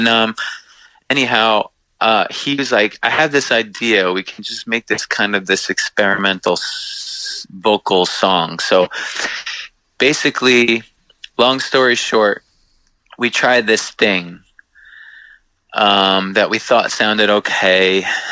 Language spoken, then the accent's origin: English; Long Island, New York, United States; And we like grew up, we grew up on Long Island, getting into all the old Revelation records and all that stuff.